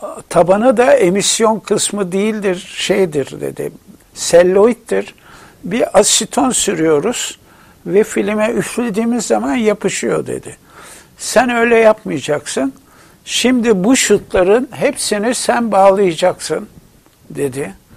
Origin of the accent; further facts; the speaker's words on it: Arnavutköy, Istanbul, Turkey; Ben 1932'de yani 1 Şubat'ta Arnavutköy'de doğmuşum. Yani Kuruçeşme ile bebeğin arasındaki o güzel, o enteresan mozaiği olan Rum ve Ermeni'nin, Yahudi'nin bulunduğu bir mahallede büyüdüm.